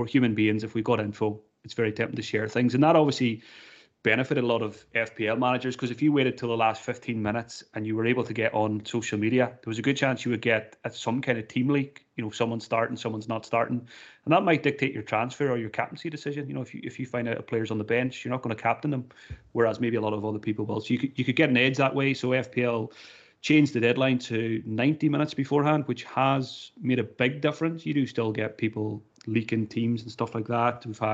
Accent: Ireland; But the main one for me, being Irish, I knew Matt Holland was a big fantasy player.

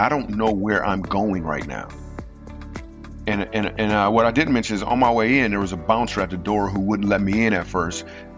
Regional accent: Michigan, United States; moved away as an adult; now in New York City, United States; I moved to New York City from Michigan, and on New Year's Eve of 2000, it was about to turn to 2001, and I remember doing a show at Mark Ridley's Comedy Castle in Detroit.

